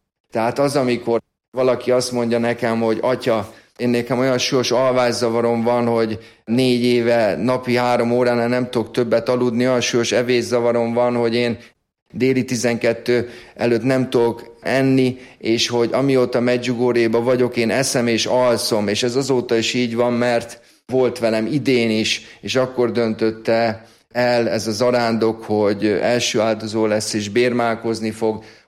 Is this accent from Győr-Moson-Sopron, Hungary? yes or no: yes; Sopron, Győr-Moson-Sopron, Hungary; Soproni származású vagyok, ezért 4. év végén kértem